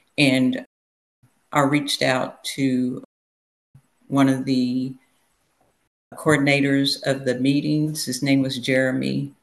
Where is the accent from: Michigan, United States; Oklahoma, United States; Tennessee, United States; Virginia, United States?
Oklahoma, United States; Tulsa; born there; now in Houston, United States; I am from Houston, Texas, but I was born in Oklahoma, in Tulsa, Oklahoma, went to school in Norman, Oklahoma, then moved to the Dallas area, and now we're settling down in the Houston Metroplex.